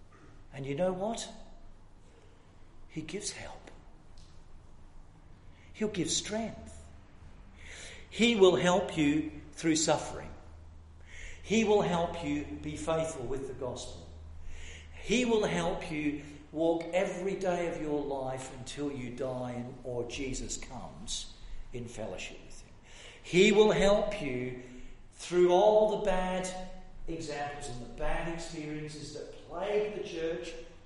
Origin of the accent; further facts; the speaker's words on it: Glasgow, Scotland, United Kingdom; born there; You know, I was born in Glasgow. I've been back to Glasgow a couple of times